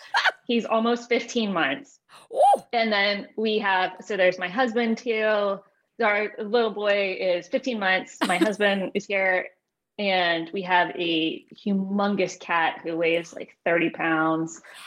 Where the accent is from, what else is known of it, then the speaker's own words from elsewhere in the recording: Richmond, Virginia, United States; So, all right, I'm from Richmond, Virginia, which is arguably Poe's hometown too.